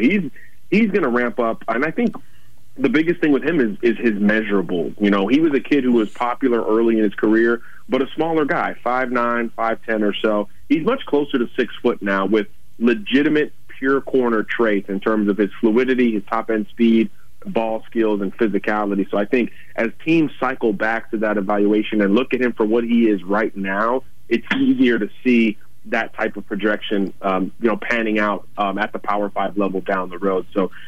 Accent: Miami, Florida, United States; I'm from Miami. I'm from the state of Florida.

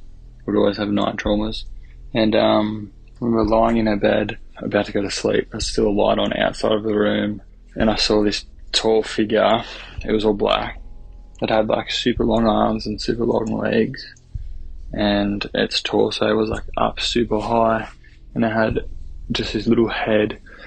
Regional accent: Australia; I'm from Australia.

